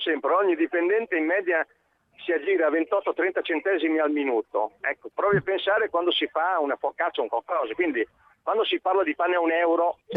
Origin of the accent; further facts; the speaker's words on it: Ferrara, Emilia-Romagna, Italy; Io sono di Ferrara.